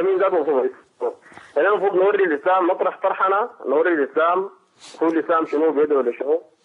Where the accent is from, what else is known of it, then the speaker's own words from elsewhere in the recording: Sudan; ناس عندنا في السودان